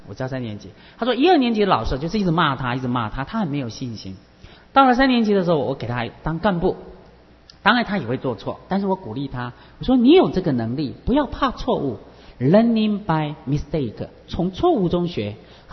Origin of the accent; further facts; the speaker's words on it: China; 第一个，我们中国人很重视医药，因为中国自古医术就很好。